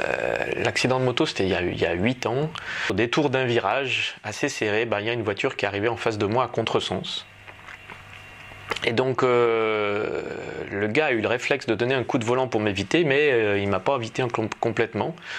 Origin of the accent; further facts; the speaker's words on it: France; now in Switzerland; je suis français, je vis en Suisse